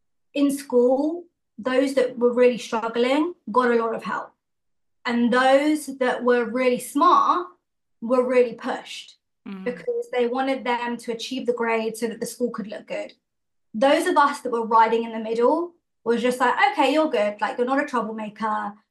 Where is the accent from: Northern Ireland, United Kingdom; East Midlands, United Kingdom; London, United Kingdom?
London, United Kingdom; definitely being like Indian in Northwest London, it has its own unique identity. And I grew up kind of just outside of there in a predominantly white neighborhood.